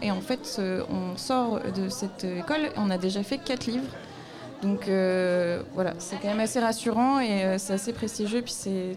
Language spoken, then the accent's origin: French; Auvergne-Rhône-Alpes, France; now in Brussels, Belgium; Moi, je viens du Vercors